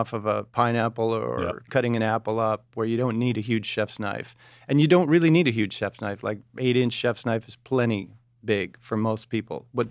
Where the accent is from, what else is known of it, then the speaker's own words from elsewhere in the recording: Michigan, United States; Just outside of Detroit, German-Irish.